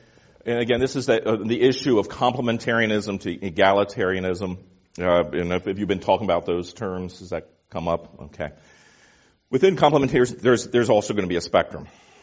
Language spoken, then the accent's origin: English; Northern United States, United States; born there; I was born in the North, so why am I repenting of Jim Crow laws in Mississippi?